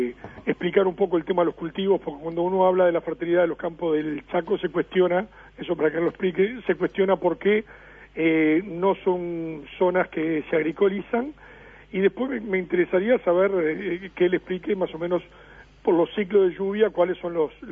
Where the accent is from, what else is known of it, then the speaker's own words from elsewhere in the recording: Uruguay; Eso, como uruguayo, nos tiene que llevar a pensar